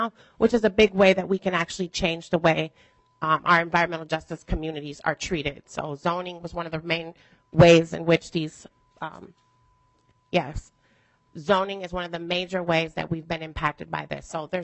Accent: Minneapolis, Minnesota, United States; I'm from North Minneapolis, and if you know my community, you know we've been through quite a lot over the past few years.

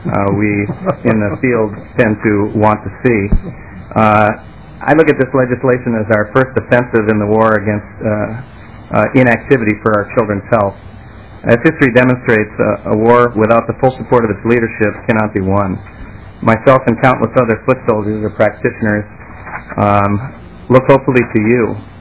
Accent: Farmington, Minnesota, United States; I am from Farmington, Minnesota.

